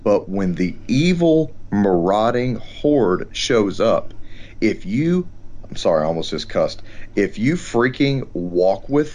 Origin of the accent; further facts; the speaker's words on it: Texas, United States; You would not see a Kenosha in my home state of Texas.